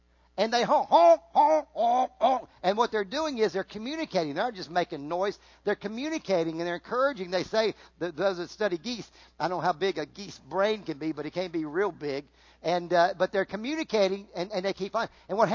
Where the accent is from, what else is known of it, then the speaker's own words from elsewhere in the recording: Riverside, California, United States; born there; I was born in Riverside, California.